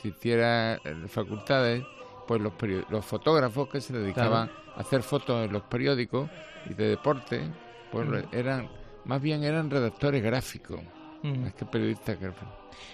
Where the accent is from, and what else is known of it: Huelva, Andalusia, Spain; born or raised there; also born or lived in Badajoz